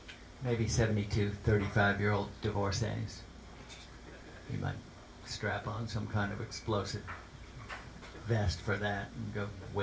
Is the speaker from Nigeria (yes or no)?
yes; Nigeria; now in United States; And me, who identifies as African-American because of my growing up in Nigeria.